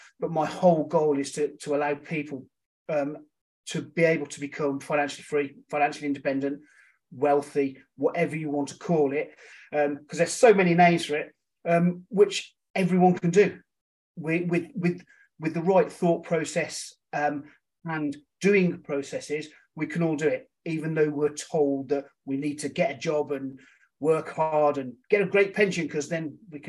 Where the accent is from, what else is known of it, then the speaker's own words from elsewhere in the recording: Birmingham, West Midlands, United Kingdom; So I was brought up in Birmingham